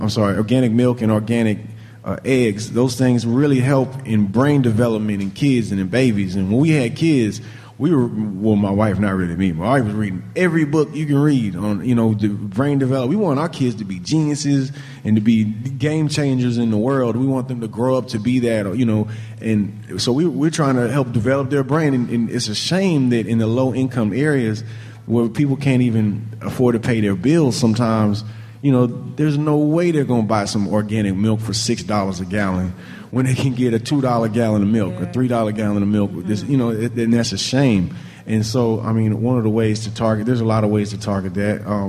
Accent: Texas, United States; there's a lot of things that you don't realize growing up in Texas is so different than the rest of the world, especially compared to somewhere like Los Angeles.

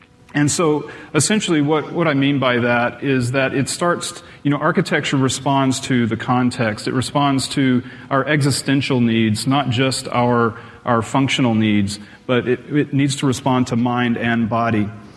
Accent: Texas, United States; I grew up here in Texas around the Dallas-Fort Worth area

